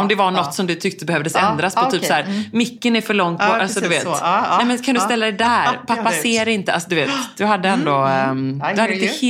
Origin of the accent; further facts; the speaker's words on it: Gothenburg, Västra Götaland County, Sweden; Eftersom jag är från Göteborg.